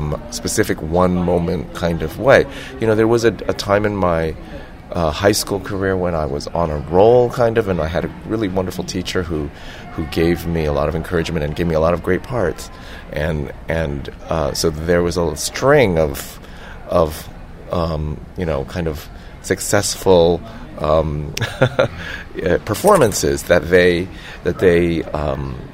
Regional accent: San Francisco, California, United States; Well, I grew up in San Francisco, California. I'm, depending on how you count, second or third generation Chinese American.

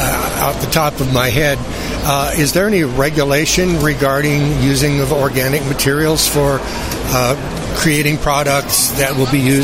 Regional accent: the South, United States; those sweet plants that we grew up in the South and chewed on as a kid.

